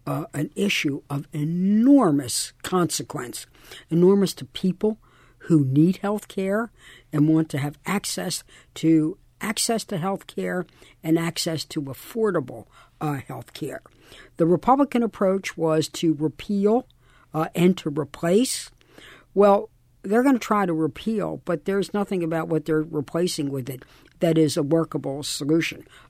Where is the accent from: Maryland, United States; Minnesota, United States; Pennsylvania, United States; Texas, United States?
Maryland, United States; Baltimore; I grew up in East Baltimore. I'm a Highland Town woman, or as we said, Holland Town.